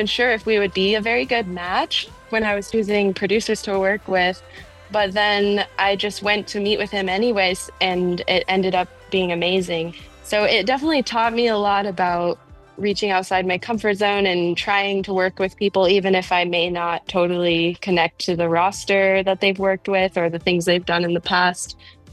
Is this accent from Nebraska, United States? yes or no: no; North Carolina, United States; I was starting to spend a lot of time in LA, which is very different from where I grew up in North Carolina